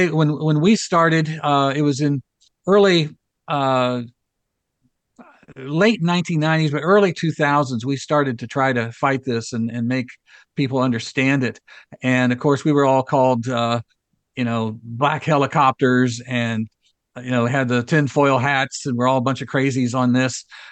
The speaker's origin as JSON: {"language": "English", "town": "Pataskala", "region": "Ohio", "country": "United States", "said": "And back in my home state of Ohio, a little town called Pataskala, only has about 18,000 people that live there."}